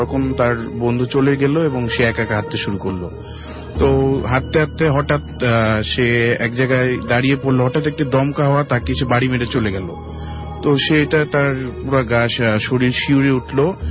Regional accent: Dhaka, Dhaka Division, Bangladesh; মগবাজার ডাক্তারগুলি থেকে।

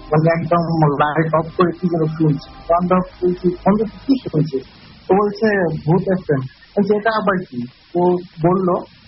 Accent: Bangladesh; actually দাদা হচ্ছে আমি মানে আমি বাংলাদেশি

